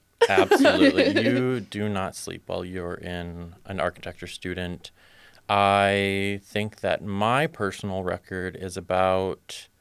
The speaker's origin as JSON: {"language": "English", "town": "Bellevue", "region": "Ohio", "country": "United States", "tie": "born or raised there", "also_born_or_lived": "Ann Arbor, Michigan", "said": "when I was about 8 years old, we moved to the very tiny town of Bellevue, Ohio."}